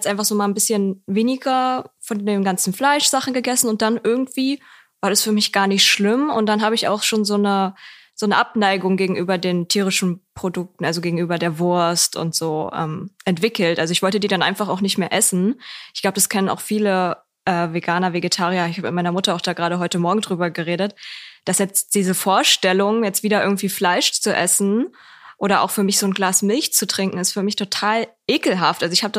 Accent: East Germany, Germany; wir kommen ja wirklich also aus dem Osten

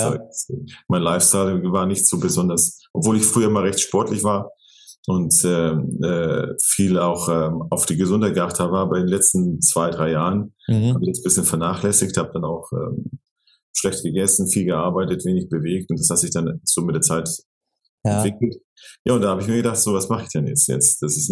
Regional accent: Hamburg, Germany; now in Switzerland; ich bin 54 Jahre alt. Und eigentlich bin ich ein gebürtiger Hamburger, lebe in der Schweiz, aber habe montenegrinische Wurzeln

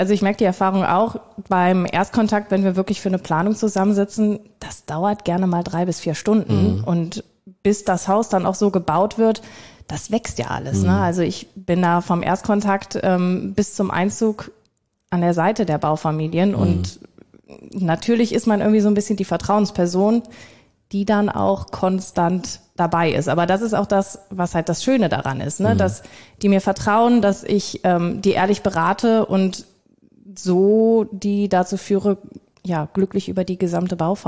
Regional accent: Viersen, North Rhine-Westphalia, Germany; war bei mir in der Region, ich komme aus Viersen

